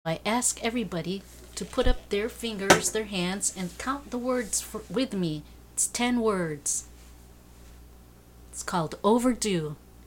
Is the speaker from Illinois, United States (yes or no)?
yes; Chicago, Illinois, United States; also born or lived in Philippines / Hawaii; I was born in the Philippines, but we had a set of grandparents in Hawaii, so we stopped there and lived there for a little bit, and then my parents moved on to Chicago, where I grew up, and I attended the University of Illinois, Champaign-Urbana.